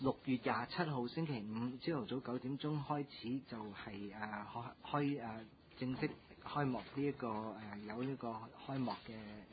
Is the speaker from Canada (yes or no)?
no; Hong Kong; 我哋香港人口一路咁樣老化落去嘅時候咧